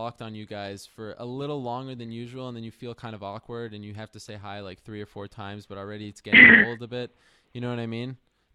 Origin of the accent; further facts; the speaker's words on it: Quebec City, Quebec, Canada; my hometown brethren from Montreal, Quebec City more specifically